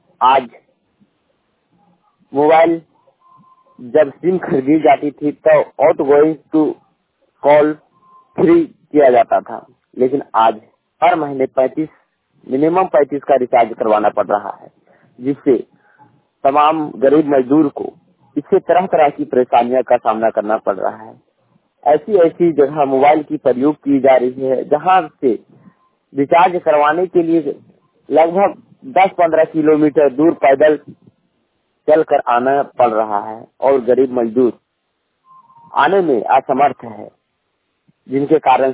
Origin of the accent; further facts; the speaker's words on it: Badam, Jharkhand, India; ग्राम post बादम, थाना बड़का, जिला हजारीबाग, राज्य झारखंड का निवासी हूँ।